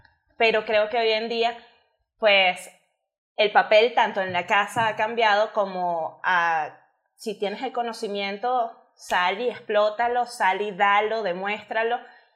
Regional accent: Venezuela; soy venezolana. Yo soy de la universidad, egresada de la Universidad de Carabobo de Venezuela

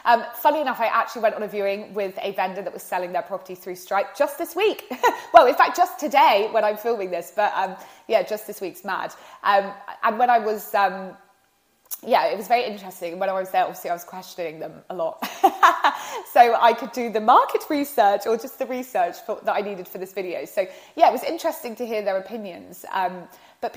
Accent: South West England, United Kingdom; But when I've done viewings in my hometown of Devon, I've seen them

